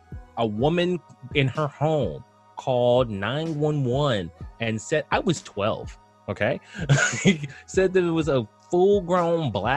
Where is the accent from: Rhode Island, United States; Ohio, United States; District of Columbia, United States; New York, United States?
Ohio, United States; because like I said, I'm from Ohio. I grew up in Ohio.